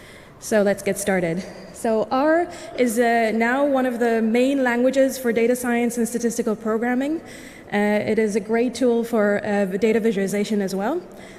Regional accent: Berlin, Germany; I'm from Berlin.

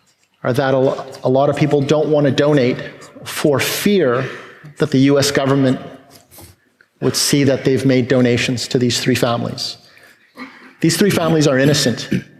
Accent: Montreal, Quebec, Canada; I'm from Montreal, Quebec, originally

